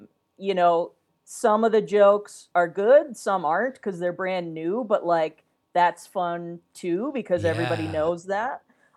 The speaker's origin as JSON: {"language": "English", "town": "West Allis", "region": "Wisconsin", "country": "United States", "said": "I'm from West Allis where it is, so I've gone, you know, a handful of times every year my entire life"}